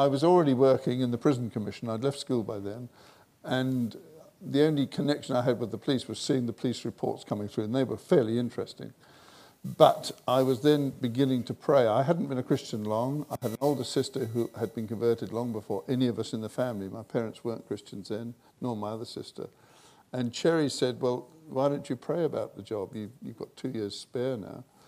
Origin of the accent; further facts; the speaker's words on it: Hooley, South East England, United Kingdom; I grew up in Surrey, a little village called Hooley